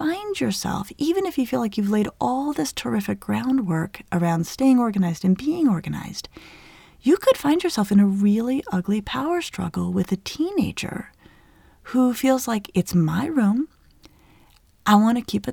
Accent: Colorado, United States; my mother's an extraordinary cook, and I grew up in Colorado in the Southwest.

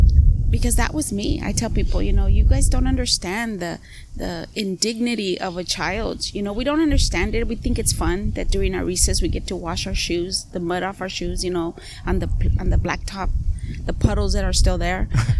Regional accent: Heber, California, United States; Well, I was born and raised in Heber.

